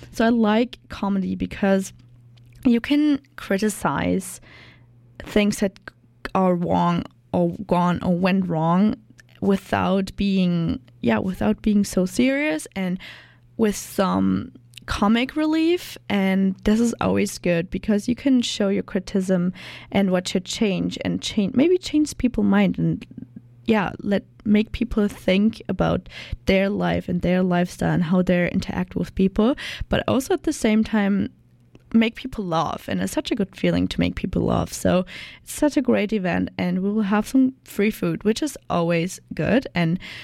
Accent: Germany; English is a second language; I'm from Germany, so I'm currently living at a host family right now.

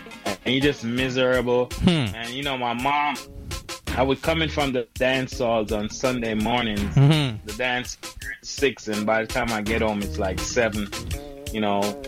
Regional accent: Kingston, Jamaica; So I was born in South Kingston, Fleet Street, live around Maiden Lane, Smith Lane. Then I moved with my aunt after my parents leave and lived in Franklin Town, down the street from, around the corner from Dunkirk.

